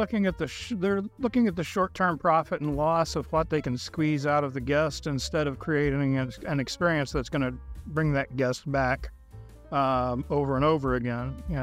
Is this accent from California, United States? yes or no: no; New Orleans, Louisiana, United States; I'm from New Orleans.